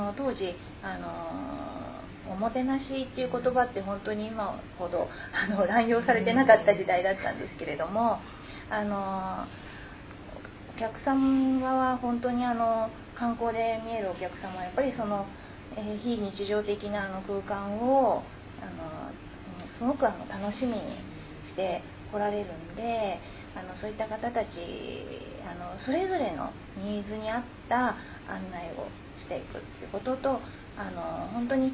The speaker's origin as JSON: {"language": "Japanese", "town": "Enzan", "region": "Yamanashi", "country": "Japan", "tie": "born or raised there", "said": "地元が生まれ育ちが塩山なんですけれども、結婚してからも塩山に住んでおりまして"}